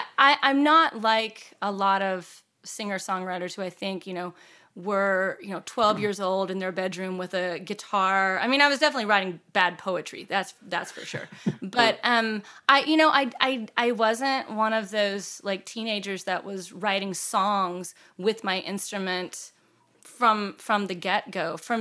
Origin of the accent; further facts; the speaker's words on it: Dallas, Texas, United States; now in Austin, United States; I am a native Texan, but I grew up in the Dallas area. So I didn't go very far.